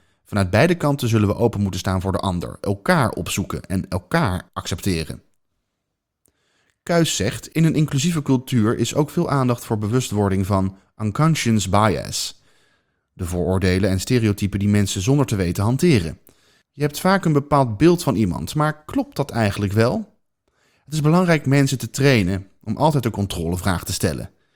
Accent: Amsterdam, North Holland, Netherlands; born there; mijn ouders hebben een Surinaamse achtergrond. Ze kwamen in Nederland studeren en zijn hier blijven wonen. Ik ben in Amsterdam geboren, in de Indische buurt.

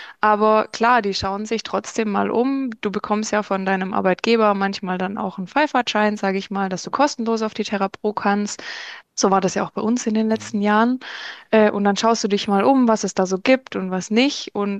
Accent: Baden-Württemberg, Germany; Ich komme aus dem schönen Schwarzwald. Ich arbeite an unserem Standort in Bad Wildbad.

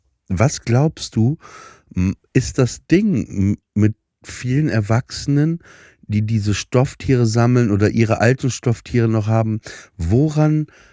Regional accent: Papenburg, Lower Saxony, Germany; Also nach Papenburg ins Emsland, wo ich aufgewachsen bin.

